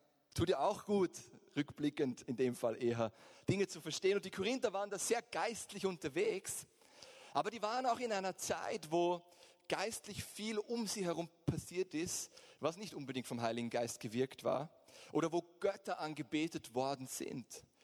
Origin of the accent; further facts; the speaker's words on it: Austria; warum wir auch als Österreicher oder in Europa so in der Reserve sind